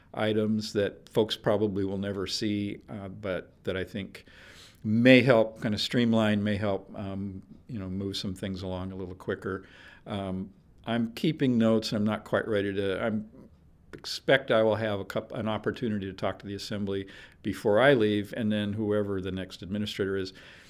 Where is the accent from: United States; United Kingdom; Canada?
United States; Seattle, Washington; I grew up in Seattle, and right now I'm living in a small town outside of Seattle